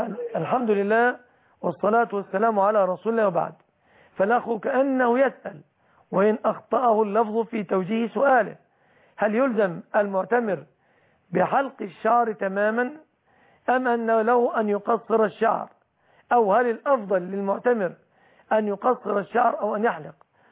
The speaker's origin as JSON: {"language": "Arabic", "country": "Egypt", "said": "عندنا في مصر،"}